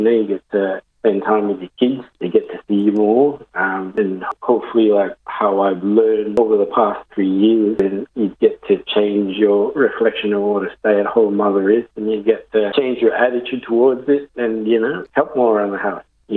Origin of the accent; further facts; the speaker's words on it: Philippines; As a Filipino, you're used to getting cooked for and all that when I was growing up.